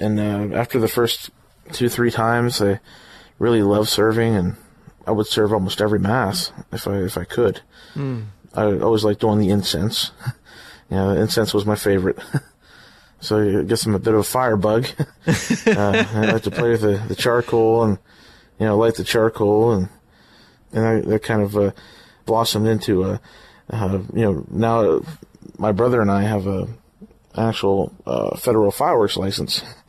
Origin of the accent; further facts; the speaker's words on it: Lock Haven, Pennsylvania, United States; also born or lived in Williamsport; I was born actually in Williamsport, PA, and grew up in Lock Haven, actually a small town called Castania, and it's a village or a township of Lock Haven, and my parents are still there, so it's still my hometown to this day.